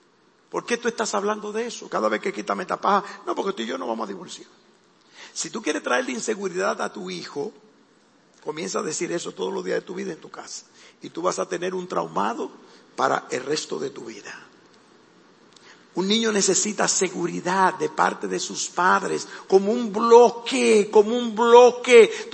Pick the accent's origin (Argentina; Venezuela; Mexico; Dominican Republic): Dominican Republic; Nosotros somos dominicanos.